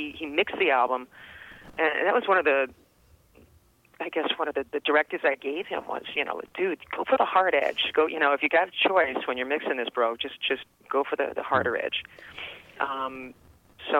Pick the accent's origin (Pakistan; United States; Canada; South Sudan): Canada; Calgary, Alberta; also born or lived in Edmonton / Cranbrook; I was born in Edmonton, but I never really lived there. My twin sister and I were 3 months old when my parents moved. I think we moved to Calgary. Cranbrook, B.C., and then Calgary after that. And as children, we moved every 2 years